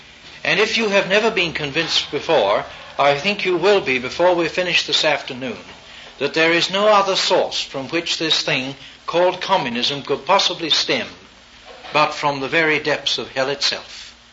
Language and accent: English; England, United Kingdom; for which I was very thankful as an Englishman